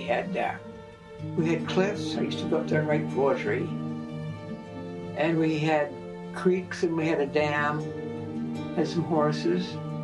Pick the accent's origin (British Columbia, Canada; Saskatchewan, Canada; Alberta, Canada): Saskatchewan, Canada; Cabri; born there; I was born in Cabri, Saskatchewan.